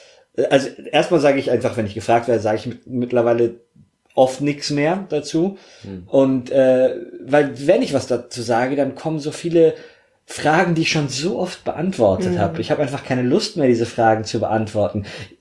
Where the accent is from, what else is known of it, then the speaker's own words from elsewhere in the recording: Hanover, Lower Saxony, Germany; born there; ich komme aus Deutschland, bin in Hannover geboren.